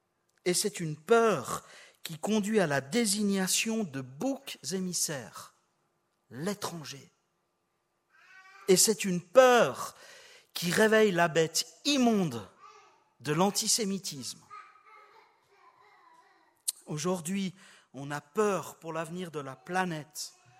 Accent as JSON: {"language": "French", "country": "Switzerland", "said": "On entend de plus en plus, aussi chez nous en Suisse, cette formule choc."}